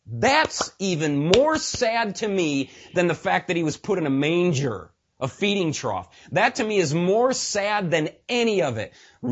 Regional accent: Wisconsin, United States; I grew up in West Central Wisconsin, dairy farm all over the place. Everybody's got a dairy farm.

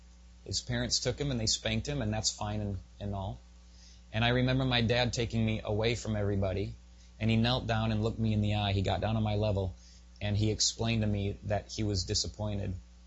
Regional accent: Pepin, Wisconsin, United States; I grew up in the Pepin, Wisconsin area, Lake Pepin. It's on the Mississippi River.

